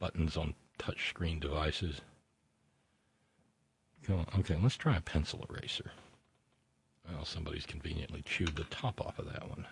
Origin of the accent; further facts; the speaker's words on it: Chicago, Illinois, United States; I remember celebrating as little girl growing up in Chicago on mean streets of South Side of Chicago.